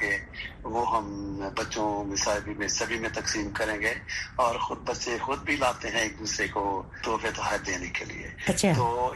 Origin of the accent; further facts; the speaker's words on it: Pakistan; چونکہ ہم پاکستانی ہیں